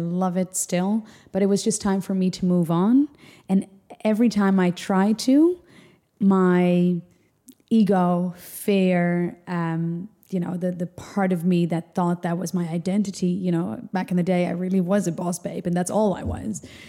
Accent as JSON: {"language": "English", "town": "Amsterdam", "region": "North Holland", "country": "Netherlands", "lives_now": "New Zealand", "said": "Moved to New Zealand. I'm originally from Amsterdam. That's literally the other side of the world."}